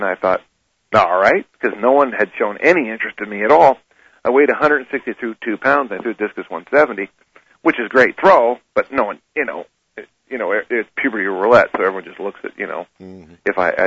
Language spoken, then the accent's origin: English; South San Francisco, California, United States; Well, I'm from South San Francisco. I was born in 1957, and I'm the youngest of 6 kids, and there's 5 boys and a girl.